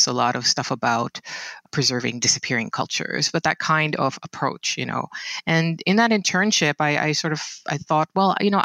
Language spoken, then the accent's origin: English; Philippines; Growing up in the Philippines, it's a very multicultural kind of place.